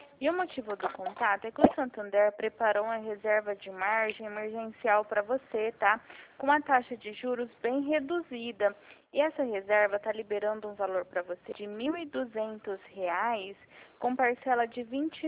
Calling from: Dracena, São Paulo, Brazil; Eu sou de Dracena. De Dracena.

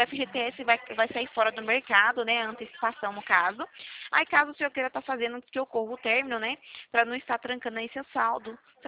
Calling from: São Paulo, Brazil; Falamos aqui de São Paulo.

